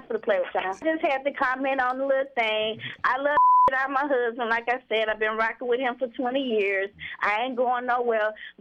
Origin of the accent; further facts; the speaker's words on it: Corpus Christi, Texas, United States; I'm from? Corpus. I'm from Corpus Christi.